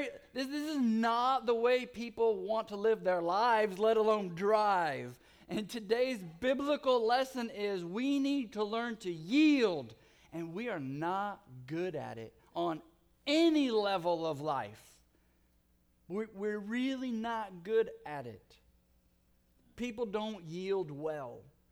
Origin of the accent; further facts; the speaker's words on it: California, United States; Growing up in Southern California, moving to the Midwest, one thing I learned very quickly